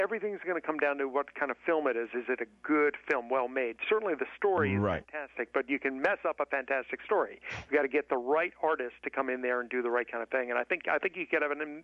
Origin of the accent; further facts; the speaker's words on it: Beverly Hills, California, United States; now in Washington, United States; I did. I grew up in Beverly Hills.